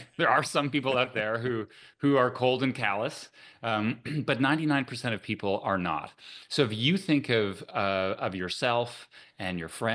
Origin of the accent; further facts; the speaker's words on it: Canada; now in United States; And as a Canadian, right, I'm proud to come to America to be part of this entire scientific enterprise.